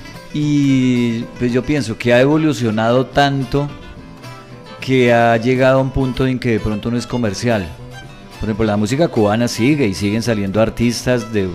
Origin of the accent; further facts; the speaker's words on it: Líbano, Tolima, Colombia; also born or lived in Ibagué / Bogotá; Yo soy músico de formación del Conservatorio de Música del Tolima. Soy oriundo del Líbano, Tolima. Pero pues prácticamente mi carrera musical la he hecho en Ibagué, en Bogotá, por más de 25 años que estuve radicado en esa ciudad.